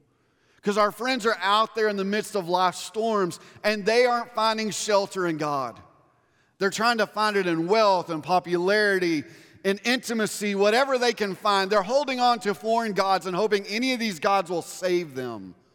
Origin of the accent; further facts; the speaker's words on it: Texas, United States; we turned on the news because we're from Texas, y'all.